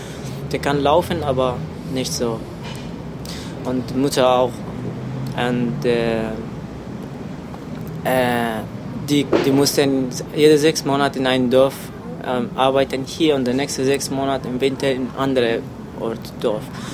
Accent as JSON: {"language": "German", "country": "Iran", "tie": "born there", "second_language": "German", "said": "Dann bin ich in Iran geboren, aber als Flüchtlinge und Gast in Iran. Ich hatte nur eine Duldung."}